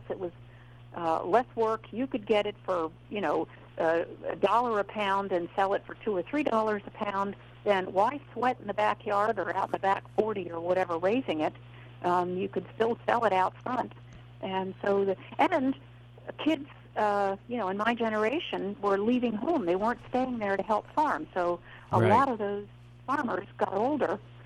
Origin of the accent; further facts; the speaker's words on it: Towson, Maryland, United States; Well, I did too. I grew up in Towson.